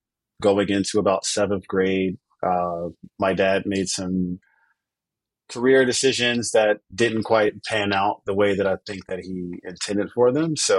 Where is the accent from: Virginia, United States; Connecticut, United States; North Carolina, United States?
North Carolina, United States; Wilmington; But yeah, I'm from North Carolina, Wilmington, North Carolina, which is where Michael Jordan is from.